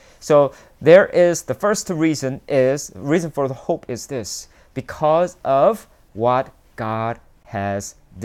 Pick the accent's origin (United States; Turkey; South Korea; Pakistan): South Korea; English is a second language; You know, I'm from South Korea, so I still have my country back in Korea.